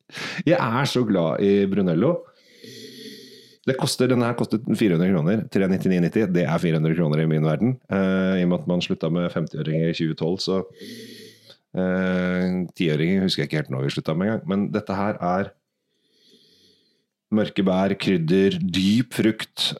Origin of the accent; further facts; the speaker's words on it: Oslo, Norway; Jeg er oppvokst på Sinsen